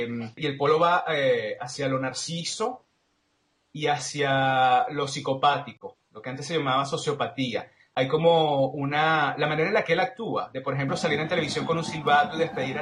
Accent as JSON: {"language": "Spanish", "country": "Venezuela", "moved": "yes", "lives_now": "Toronto, Canada", "said": "yo estoy ahorita en Toronto, vengo de Venezuela"}